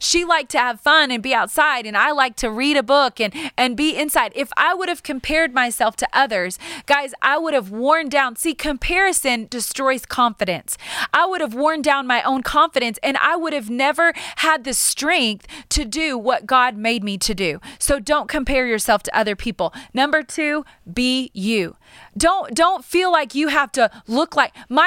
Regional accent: Hobbs, New Mexico, United States; I was born and raised in Hobbs, New Mexico. I'm surrounded by beautiful Mexicans, y'all.

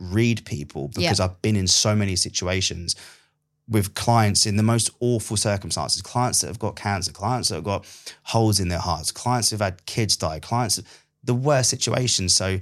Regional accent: England, United Kingdom; accent: Essex; I'm this English guy who speaks way too fast. And at the time, I think I had like a really Essexy sort of accent. So I was in Essex at the time.

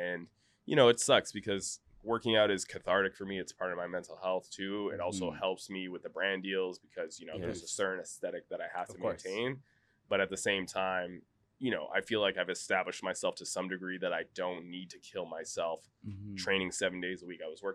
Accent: Canada; I lost a lot of muscle during the pandemic because I'm from Canada and our pandemic lasted longer than it should.

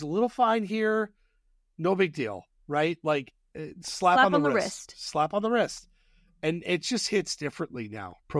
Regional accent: Fayetteville, Arkansas, United States; I am from Fayetteville.

